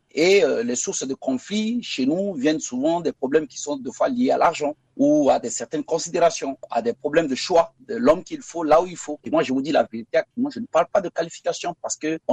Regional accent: Central African Republic; je suis centrafricain, je reste centrafricain.

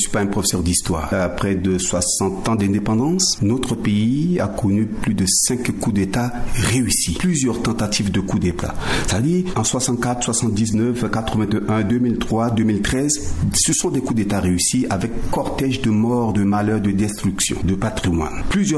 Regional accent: Central African Republic; je suis un centrafricain

